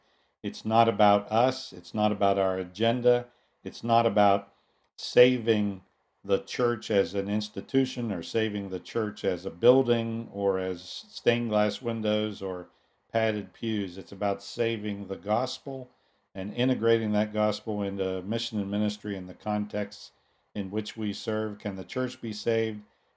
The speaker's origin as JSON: {"language": "English", "region": "West Virginia", "country": "United States", "tie": "born or raised there", "lives_now": "New York City, United States", "said": "having been born and raised in West Virginia, that I'm now the bishop of New York City."}